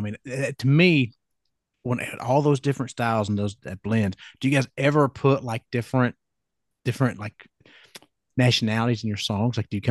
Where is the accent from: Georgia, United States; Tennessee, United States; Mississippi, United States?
Georgia, United States; I mean, we're all from Georgia, but still we have like R&B and blues.